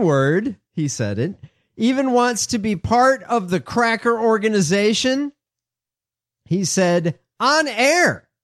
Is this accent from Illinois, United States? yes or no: yes; Illinois, United States; My home state.